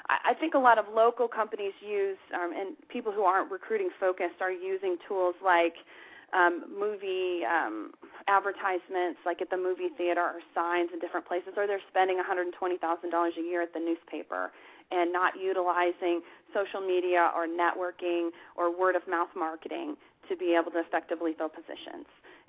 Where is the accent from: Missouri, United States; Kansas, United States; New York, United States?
Kansas, United States; I am from Kansas, but I was the HR director for Office Max for it's kind of a regional area.